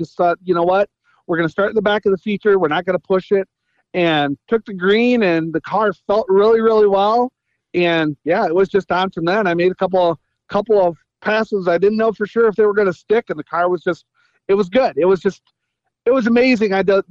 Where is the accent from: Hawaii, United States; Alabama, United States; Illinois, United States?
Illinois, United States; Mendota; I'm from Mendota, Illinois.